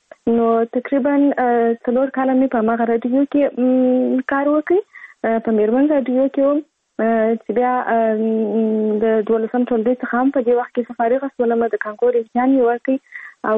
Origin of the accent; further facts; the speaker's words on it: Kandahar, Afghanistan; زه په کندهار ولایت کې زیږیدلی یم، او اوس فلحال په کندهار ولایت کې اوسېږم.